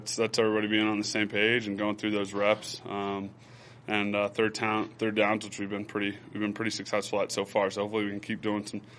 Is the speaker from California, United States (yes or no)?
no; Florida, United States; Yeah. I mean, I'm from Florida, so there's pretty hot summers down there. When I go back now, though, in the summer, it's a little different story.